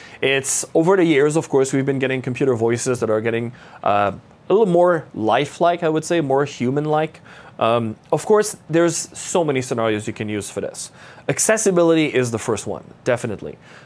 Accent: Canada; first language French; English is a second language; I'm French Canadian, so English is not my first language.

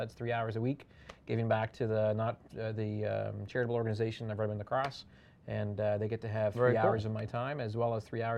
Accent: Canada; Someone actually commented about the Canadianisms going on because, you know, I'm from Canada.

